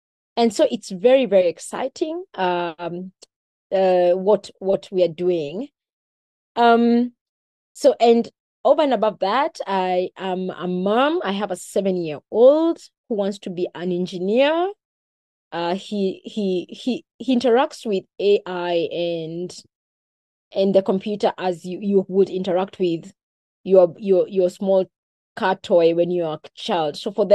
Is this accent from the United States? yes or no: no; Kenya; I'm a Kenyan.